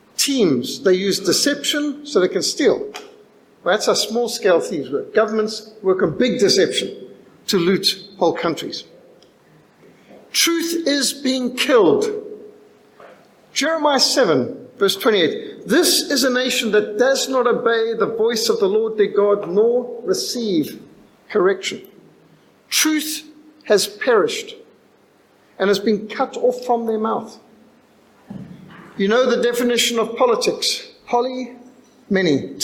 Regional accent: Cape Town, Western Cape, South Africa; born there; I was born in Cape Town, the only one of my family that was, because my sister had been born in Salisbury

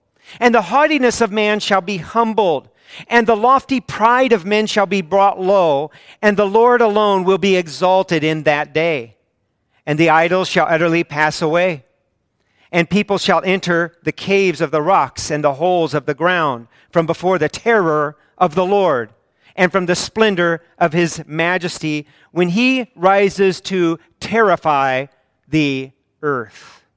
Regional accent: Missouri, United States; born there; And I was born in Missouri, and I'm like, finish the sentence.

